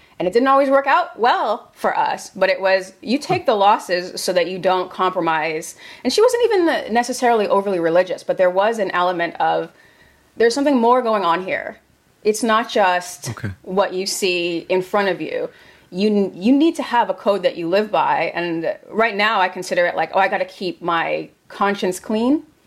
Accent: Attleboro, Massachusetts, United States; as a small child growing up in Attleboro, Massachusetts, they forced us to sing 2 patriotic songs a day and say the Pledge of Allegiance.

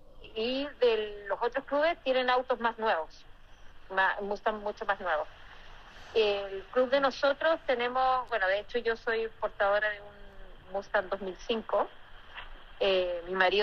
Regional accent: Chile; Yo soy representante de Chile, de acá de Chile vamos

